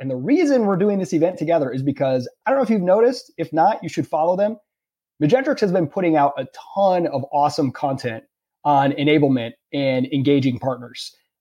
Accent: Michigan, United States; moved away; also born or lived in South; I say y'all, I'm from Michigan, but I've lived in the South for like 15 years.

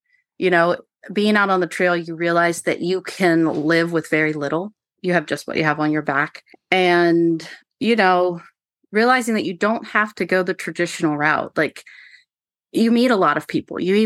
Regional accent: Maryland, United States; I grew up on the Maryland side of the Potomac River. So walking distance from Harpers Ferry.

